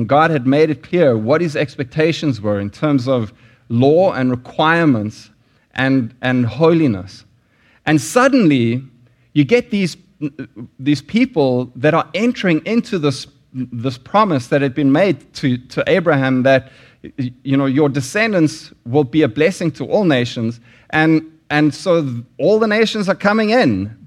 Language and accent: English; South Africa; particularly as a South African. Partly because Pepsi, there were sanctions in South Africa when I lived there